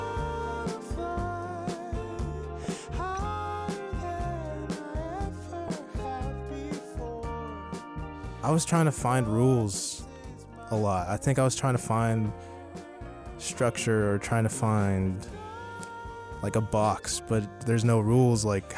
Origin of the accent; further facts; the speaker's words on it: Philippines; My mom loved karaoke. I'm Filipino, so like it runs through our blood.